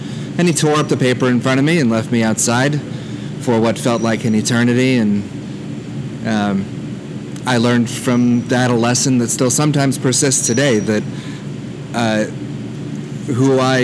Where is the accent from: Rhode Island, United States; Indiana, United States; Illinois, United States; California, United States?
California, United States; I grew up in Southern California. I was raised by my mom with my sister.